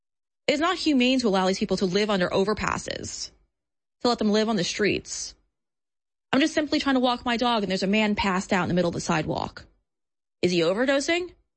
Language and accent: English; New York, United States; And I'm from New York, so I'm used to seeing stuff like this, but I'm not used to seeing the level of homelessness.